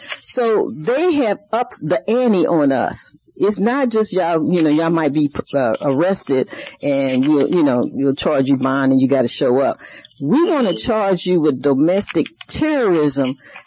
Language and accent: English; United States; You know, I'm American.